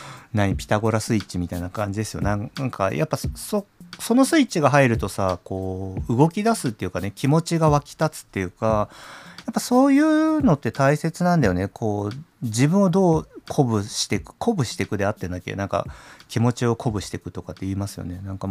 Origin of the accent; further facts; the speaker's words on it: Osaka, Japan; born there; 僕も大阪生まれだから関西弁大好きなんですけど、